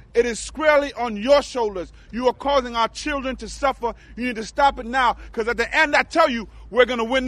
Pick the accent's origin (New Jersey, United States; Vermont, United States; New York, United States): New York, United States; Brooklyn; I'm from Brooklyn, so excuse my language.